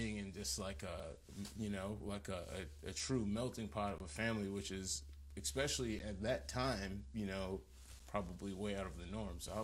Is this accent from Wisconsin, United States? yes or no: yes; Kenosha, Wisconsin, United States; so growing up in Kenosha, I mean, it is like a melting pot of a city.